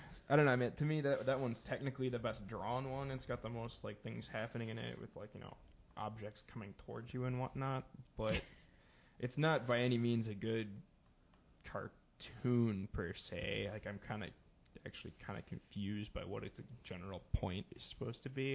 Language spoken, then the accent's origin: English; United States; I mean, it might just be because I'm an American looking at it.